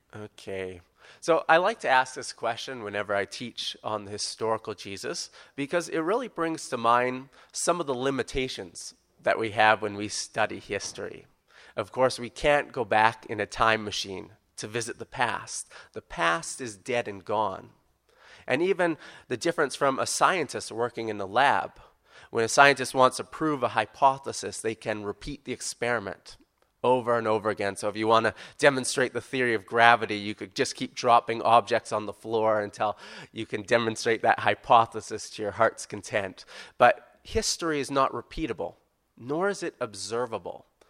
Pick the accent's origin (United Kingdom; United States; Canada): Canada; moved away as an adult; now in Perth, Australia; I took up the position when I came from Canada to come here. So I've been in Perth for a little over a year.